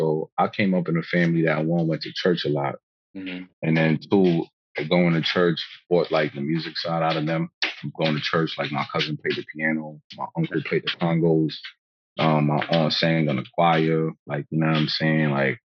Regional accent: Brooklyn, New York, United States; Born and raised in Brooklyn, New York. Born and raised.

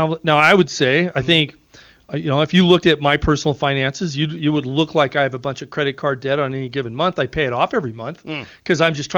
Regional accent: Las Vegas, Nevada, United States; Well, I'll go back to my roots, Greg. So growing up in Las Vegas

